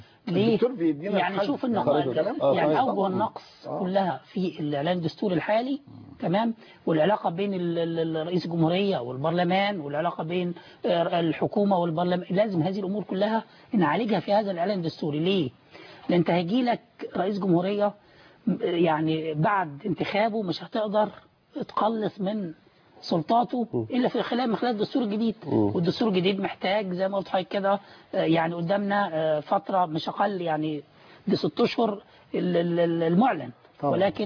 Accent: Egypt; أنا كمواطن مصري

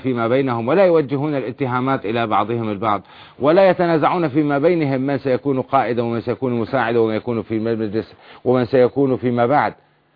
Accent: Syria; إلا عندنا في سوريا استنجدنا بالمعارضة

